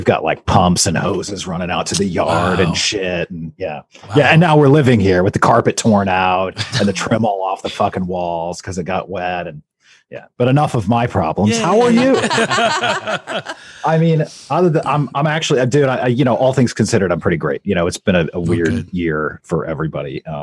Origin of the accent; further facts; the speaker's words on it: Everett, Washington, United States; also born or lived in Colorado / Yakima; I moved here when I was very, very young from Colorado, but I was like really young. And then I grew up in Everett and I lived there until I was 13. And then my family moved to Eastern Washington and I was there until I was 18.